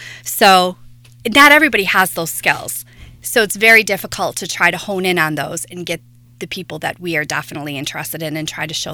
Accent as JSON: {"language": "English", "town": "Potter", "region": "New York", "country": "United States", "tie": "born or raised there", "said": "So I'll let you know that I grew up around this area. So I grew up in Potter."}